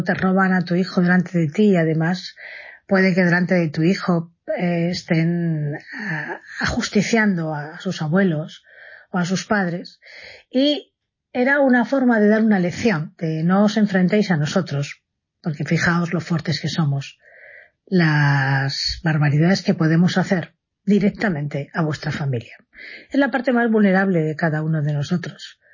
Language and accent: Spanish; Spain; Nosotros, como españoles, hemos tenido que soportar y superar muchísimos traumas políticos también